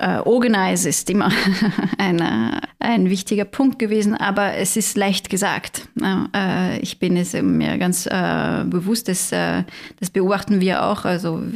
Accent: France; German is a second language; dass Österreich im Laufe meines Germanistikstudiums in Frankreich quasi nicht besprochen wurde

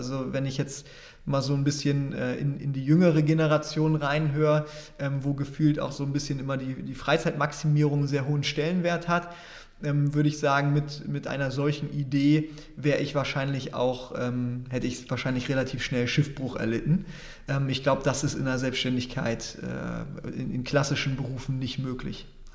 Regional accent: Germany; born there; Ich bin als weißer Mann in Deutschland geboren

